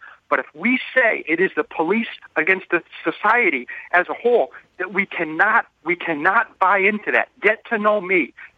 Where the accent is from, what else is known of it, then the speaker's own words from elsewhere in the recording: Massachusetts, United States; Now I'm a homicide investigator, and I'm from Massachusetts.